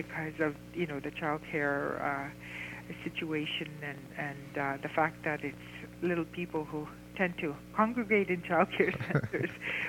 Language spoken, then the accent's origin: English; Alberta, Canada; member of the Algonquin Linguistic Group. I am Plains Cree from the Kihewan Indian Reserve in Alberta, which is 150 miles northeast of Edmonton.